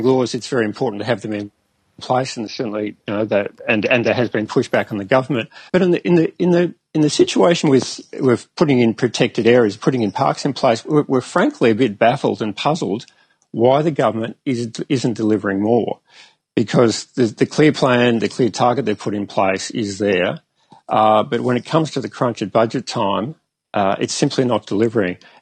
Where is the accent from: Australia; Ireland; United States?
Australia; Queensland; wherever I travel in Queensland, as a Queenslander